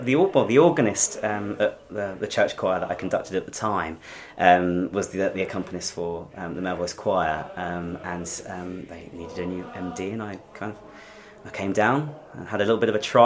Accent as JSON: {"language": "English", "town": "Chichester", "region": "South East England", "country": "United Kingdom", "tie": "born or raised there", "said": "I was born in Sussex, down in Chichester, but I went to school at Chichester Cathedral School"}